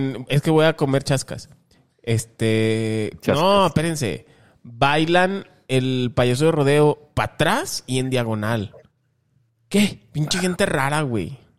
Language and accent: Spanish; Aguascalientes, Mexico; born there; A ver, en Aguascalientes, mi ciudad natal